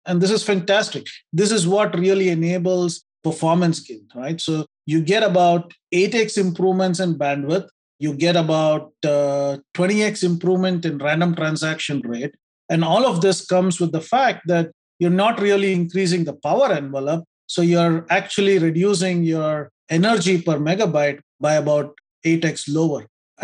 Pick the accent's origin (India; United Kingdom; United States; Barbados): India; Karnataka; I grew up in India in a small town outside of Bangalore. It's a village town